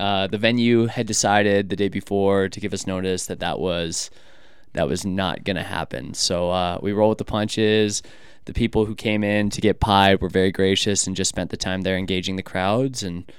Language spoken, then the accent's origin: English; Canada; And I'm Canadian, so back in my country.